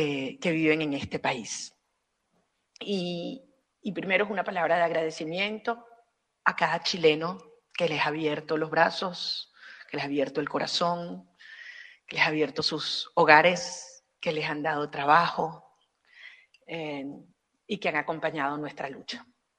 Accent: Venezuela; como venezolanos, nuestra aspiración es una nación donde haya full democracia.

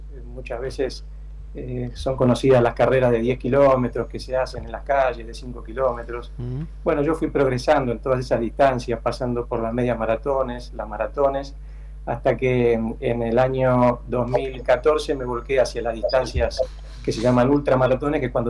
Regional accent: Montevideo, Uruguay; now in Argentina; yo mi corazón lo tengo en Uruguay, yo soy de Montevideo, y eso no se pierde nunca, por más que esté viviendo en Argentina.

